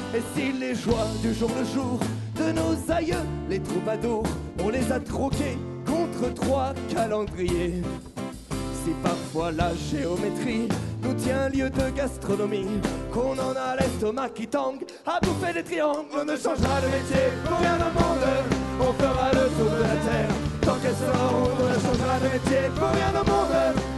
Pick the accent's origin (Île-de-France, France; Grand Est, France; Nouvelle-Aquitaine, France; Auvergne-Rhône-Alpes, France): Auvergne-Rhône-Alpes, France; Grenoble; on vient de Grenoble